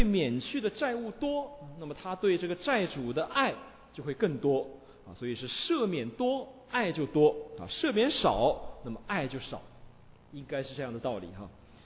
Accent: China; 比我们中国人更多些

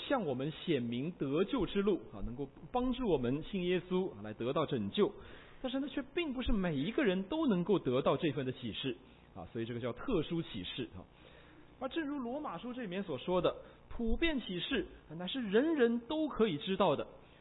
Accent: China; 尤其是我们这些来自中国大陆从小就受这个无神论洗脑的人

